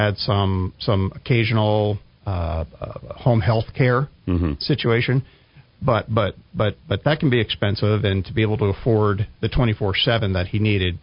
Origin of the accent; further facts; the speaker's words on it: New Jersey, United States; also born or lived in Texas / New Mexico; Well, I'm from New Jersey, and then transferred to Texas.